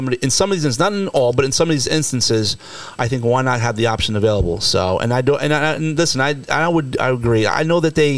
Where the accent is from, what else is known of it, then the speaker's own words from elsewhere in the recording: New Jersey, United States; And especially up in places like, even when I was growing up in New Jersey, they were always very political.